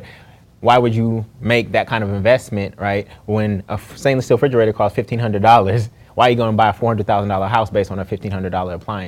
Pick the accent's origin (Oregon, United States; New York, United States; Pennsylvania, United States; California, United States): California, United States; Oakland; therefore lost that home that I grew up in Oakland, California, off of Trestle Glen